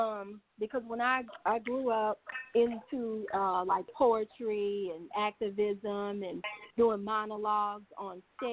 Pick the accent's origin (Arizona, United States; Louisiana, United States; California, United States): Louisiana, United States; New Orleans; now in Atlanta, United States; Yes, I am from New Orleans. I live in Atlanta